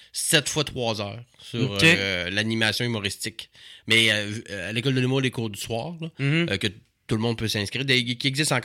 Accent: Quebec, Canada; parce que je viens du Saguenay.

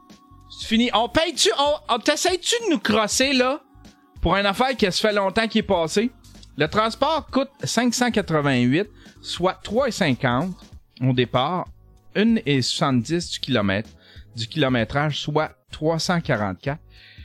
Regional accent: Canada; on participe beaucoup en tant que Canadien à ces émissions-là.

